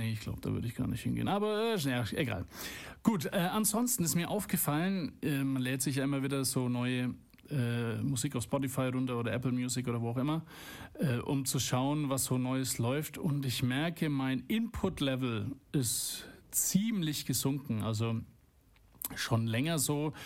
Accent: Schwabach, Bavaria, Germany; ich habe ja einen zweiten Podcast für meine Heimatstadt Schwabach.

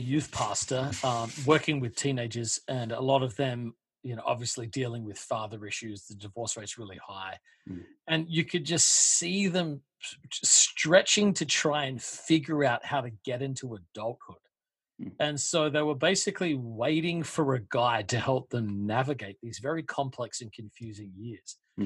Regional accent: Australia; moved away as an adult; now in United States; No, I'm originally from Australia, but I actually came to the States to go to school in Georgia.

